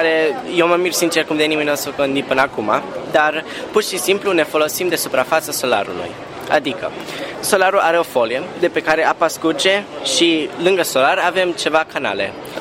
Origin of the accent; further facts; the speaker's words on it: Cluj-Napoca, Cluj County, Romania; noi venim din Cluj, cum am spus mai înainte